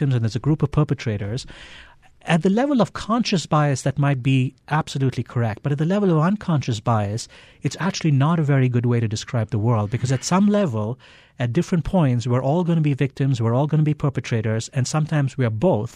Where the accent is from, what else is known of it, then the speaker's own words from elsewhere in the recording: India; I grew up in India